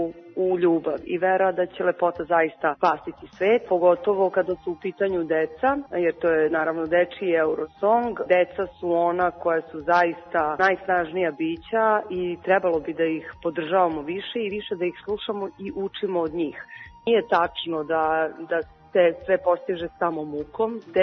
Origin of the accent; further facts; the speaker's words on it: Serbia; mi kao Srbi, kao nacija